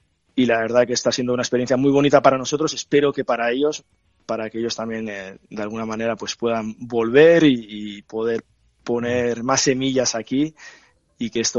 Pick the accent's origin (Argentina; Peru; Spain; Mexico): Spain; Basque Country; representa un punto de conexión con mi tierra y especialmente, bueno, con Euskadi, sí, pero también con Guipúzcoa, ¿no?